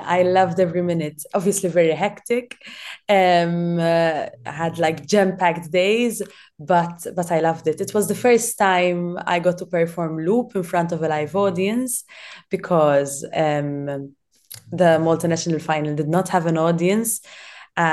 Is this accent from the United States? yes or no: no; Gozo, Malta; I'm also from Gozo, so I need to keep on traveling between Malta and Gozo.